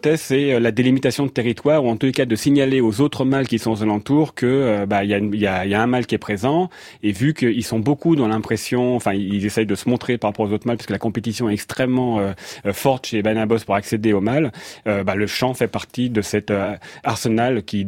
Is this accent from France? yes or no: yes; Paris, Île-de-France, France; moi, je suis parisien, donc je vais pas avoir le même dialecte des Marseillais.